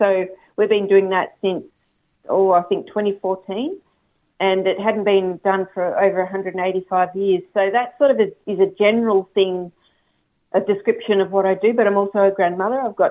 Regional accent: Victoria, Australia; but I'm Wurundjeri, so a traditional custodian of Naam and of Cotton Mount Dandenong, where the exhibition is.

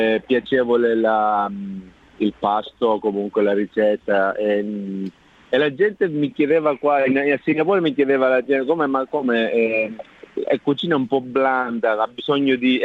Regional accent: Sicily, Italy; Io sono siciliano.

